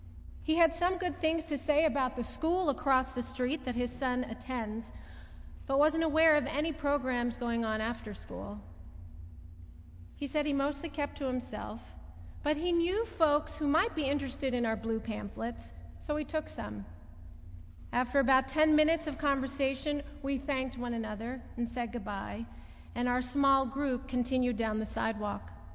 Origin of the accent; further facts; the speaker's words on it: Timonium, Maryland, United States; I grew up in Timonium on a tree-lined street of split-level houses and manicured lawns, and now I work in Homeland.